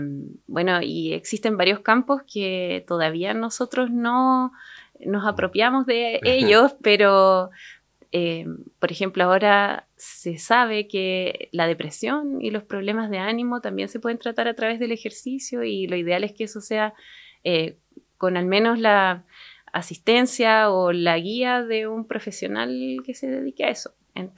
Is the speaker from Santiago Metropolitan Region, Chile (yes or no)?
yes; Santiago, Santiago Metropolitan Region, Chile; now in Puerto Montt, Chile; Yo soy de Santiago, pero me vine a vivir a Puerto Montt hace 8 años aproximadamente